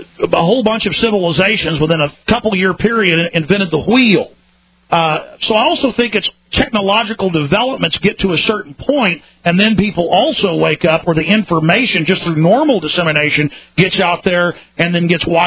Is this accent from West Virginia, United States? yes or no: no; Dallas, Texas, United States; I've had experiences where I have a really bad feeling when I was growing up in Dallas